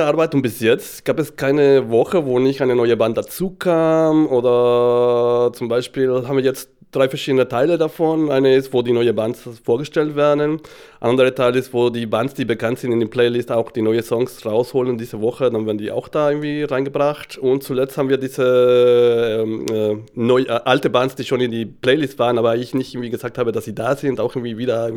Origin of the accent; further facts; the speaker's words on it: Mexico; German is a second language; weil ich bin eigentlich aus Mexiko.